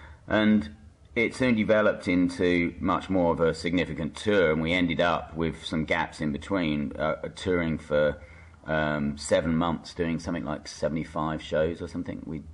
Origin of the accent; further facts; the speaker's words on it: Chelmsford, East of England, United Kingdom; we grew up in a town not too far from Basildon where they're from, we grew up in Chelmsford